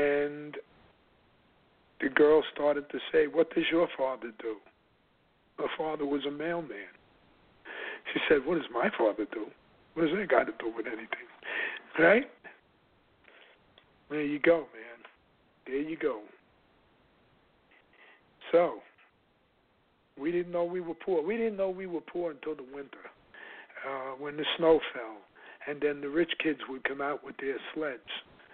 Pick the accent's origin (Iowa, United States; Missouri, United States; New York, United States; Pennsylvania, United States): New York, United States; New York City; born or raised there